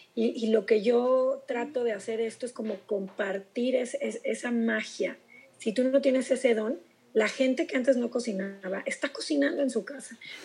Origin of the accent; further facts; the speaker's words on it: Celaya, Guanajuato, Mexico; now in Querétaro, Mexico; cuando yo empecé la carrera aquí en Querétaro, en Celaya no había ni la carrera, porque yo soy de Celaya.